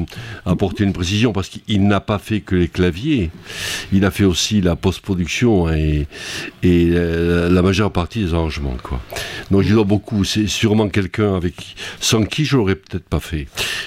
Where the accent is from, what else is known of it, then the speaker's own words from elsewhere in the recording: Mazamet, Occitanie, France; now in Toulouse, France; Je suis tarné d'origine, oui, voilà.